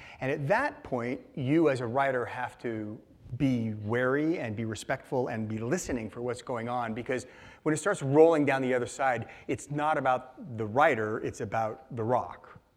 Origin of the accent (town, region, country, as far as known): Seattle, Washington, United States; born or raised there